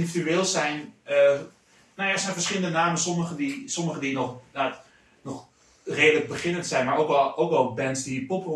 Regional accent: Almere, Flevoland, Netherlands; Want we komen zelf uit Almere, ja.

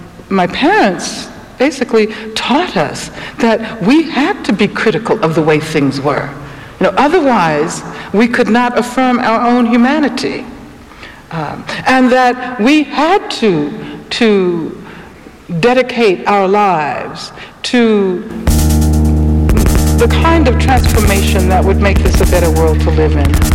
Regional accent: Birmingham, Alabama, United States; I'm from Birmingham, Alabama, and knew Carol Robertson, Cynthia Wesley

